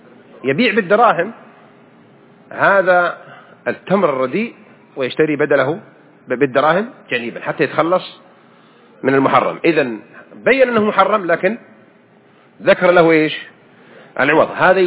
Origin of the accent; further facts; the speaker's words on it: Mecca, Makkah Province, Saudi Arabia; وهذه كانت عادة وأنا أذكرها وأنا صغير في مكة